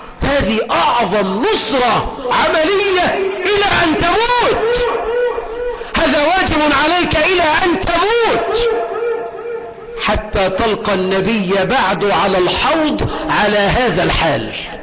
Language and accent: Arabic; Egypt; اللهم اجعل بلدنا مصر أمنا أمانا، رخاء سخاء